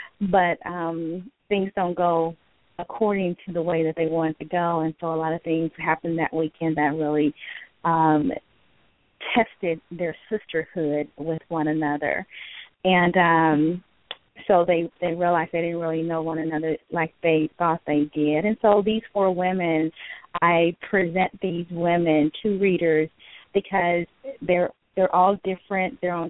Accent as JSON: {"language": "English", "region": "California", "country": "United States", "said": "Sure. I am from the Northern Bay Area in California. I live in a city called Antioch near the San Francisco Bay Area."}